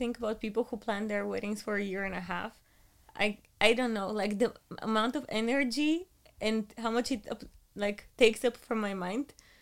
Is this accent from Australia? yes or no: no; Bulgaria; now in Luxembourg; I'm from Bulgaria, he's from Finland, we live in Luxembourg